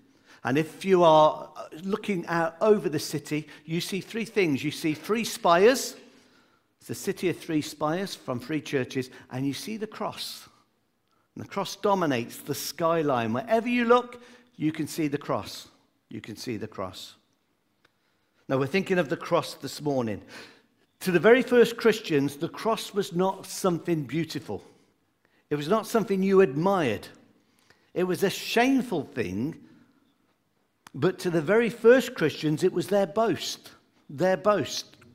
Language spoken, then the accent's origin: English; Coventry, West Midlands, United Kingdom; Where I grew up in the Midlands, we have 2 cathedrals.